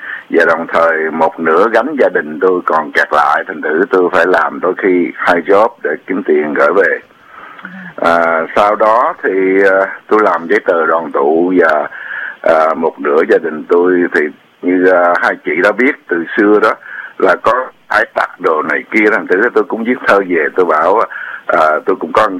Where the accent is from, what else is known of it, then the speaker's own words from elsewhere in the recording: Southern Vietnam, Vietnam; moved away as an adult; tôi sinh trưởng ở miền Nam Việt Nam thì tôi phải nhập ngũ